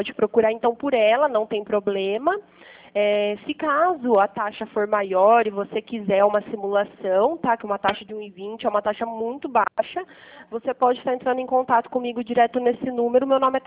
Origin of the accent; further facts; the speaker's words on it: Pirassununga, São Paulo, Brazil; Mas eu não sou de Itapira, tá? Eu sou de Pirassununga